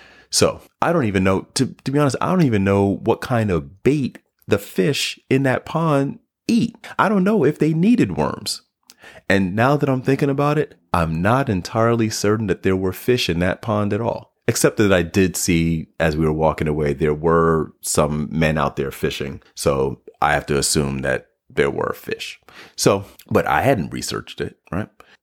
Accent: Harlem, New York, United States; I grew up in Harlem, New York, and have never gone fishing in my life.

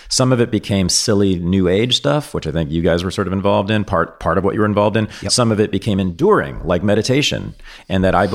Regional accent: Berkeley, California, United States; And if people want to see this, you can see it in the movie Berkeley in the 1960s. Yes, it's about my hometown

